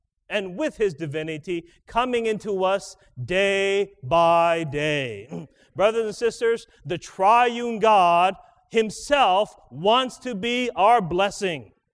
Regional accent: Hawaii, United States; This year earlier, I went back to my hometown. I grew up in a small village in Hawaii. And when you included the tourists, it was about 150 people.

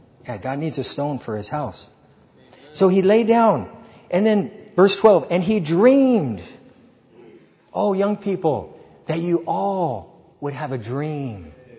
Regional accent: California, United States; I grew up in Orange County.

